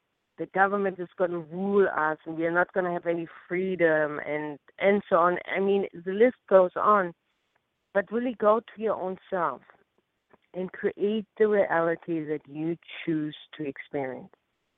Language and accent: English; Germany; accent: German; English is a second language; you know, I know my German accent will dilute it.